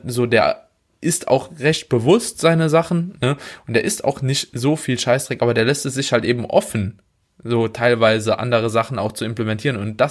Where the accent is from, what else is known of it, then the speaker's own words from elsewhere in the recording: Bad Kreuznach, Rhineland-Palatinate, Germany; Ja, Bad Kreuznach.